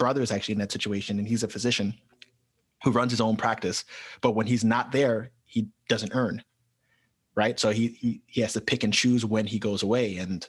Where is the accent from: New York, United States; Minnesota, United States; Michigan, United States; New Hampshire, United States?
New York, United States; New York City; that's something that was always missing from my life being born and raised in New York City.